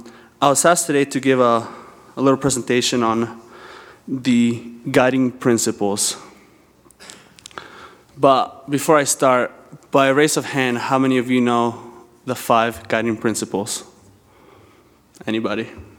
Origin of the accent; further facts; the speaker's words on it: Argentina; I'm from Argentina, and this has no excuse, but I'm very bold